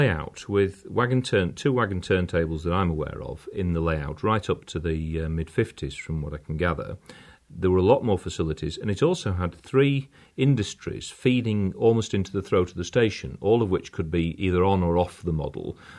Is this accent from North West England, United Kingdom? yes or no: no; Yorkshire and the Humber, United Kingdom; I grew up in the Yorkshire Dales near the Midland Railway and then came to work in the Rothwell area in 1973 and got my first digs were in Woodlesford, lodging with a retired deputy who'd worked down Waterhead Colliery most of his life.